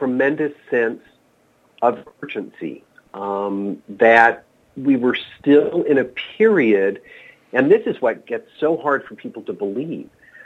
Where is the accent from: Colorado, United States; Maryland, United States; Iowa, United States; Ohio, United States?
Colorado, United States; I grew up in Colorado, so always, you know, home props to the state where I came from.